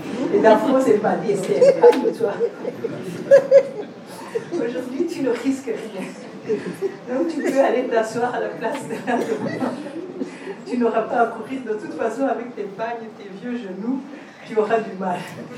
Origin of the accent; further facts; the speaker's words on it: Rwanda; born there; Je suis née en 1958 au Rwanda.